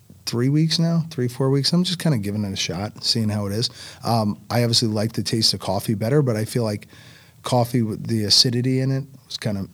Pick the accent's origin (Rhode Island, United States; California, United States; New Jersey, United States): New Jersey, United States; Newark; I grew up in Newark, New Jersey.